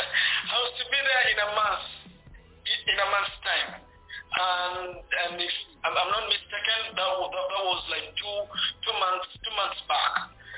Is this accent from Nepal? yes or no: no; Leeds, Yorkshire and the Humber, United Kingdom; I'm from Leeds.